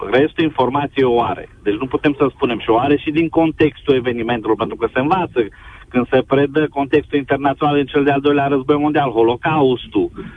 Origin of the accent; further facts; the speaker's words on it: Cluj-Napoca, Cluj County, Romania; eu sunt de la Cluj, nici în Cluj lumea nu-și cunoaște